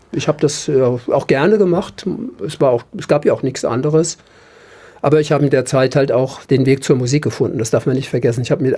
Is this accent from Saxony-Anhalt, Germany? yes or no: no; Dreis, Rhineland-Palatinate, Germany; Ich bin in Dreis groß geworden.